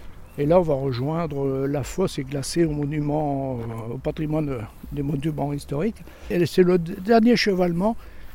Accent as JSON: {"language": "French", "town": "Douvrin", "region": "Hauts-de-France", "country": "France", "tie": "born or raised there", "said": "je suis d'Ouvrinois de souche. D'après nos arbres généalogiques, on remonte en 1620 en habitant à Douvrin."}